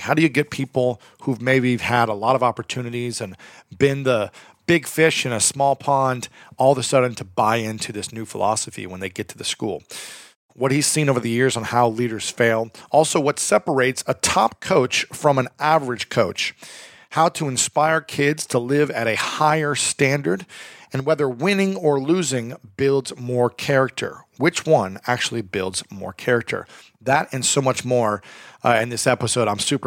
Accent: Ohio, United States; You all know that I am from Ohio.

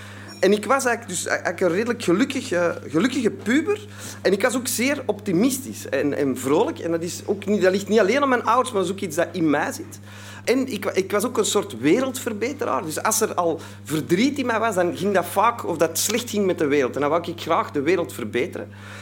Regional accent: Antwerp, Flanders, Belgium; Ik kom uit Antwerpen, dat zult al horen, dus uit België.

